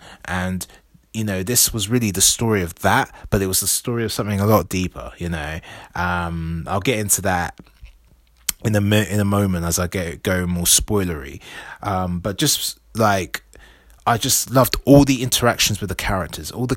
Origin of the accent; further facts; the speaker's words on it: London, United Kingdom; I recognized a lot of the sites as a Londoner